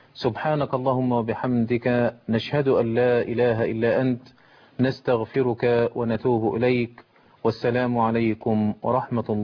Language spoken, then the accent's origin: Arabic; Egypt; عندنا في مصر الوصية الواجبة لأبناء الابن أو البنت اللي توفي في حياة أبيه